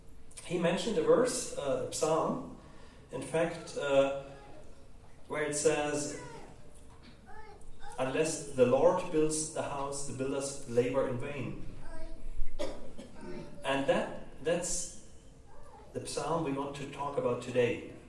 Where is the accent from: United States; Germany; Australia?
Germany; accent: German; English is a second language; my accent is German.